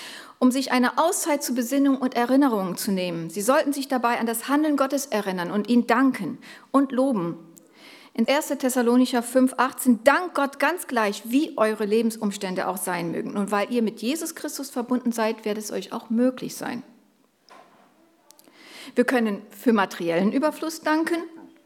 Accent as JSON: {"language": "German", "town": "Fargo", "region": "North Dakota", "country": "United States", "tie": "born or raised there", "second_language": "German", "said": "Das ist ein Lied aus meiner Kindheit. Und ich habe mal ein Bild mitgebracht. Das ist die Kapelle bei uns in Fargo."}